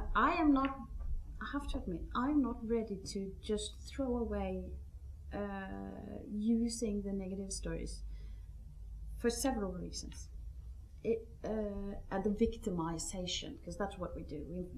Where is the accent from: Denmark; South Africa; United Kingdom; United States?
Denmark; my home country. I'm from Denmark, where you have no debate on equal opportunity between men and women